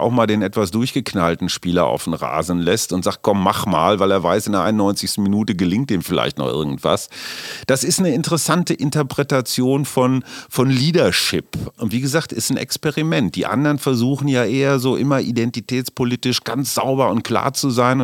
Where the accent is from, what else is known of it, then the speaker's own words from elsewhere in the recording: West Germany, Germany; ich bin auch Wessi durch und durch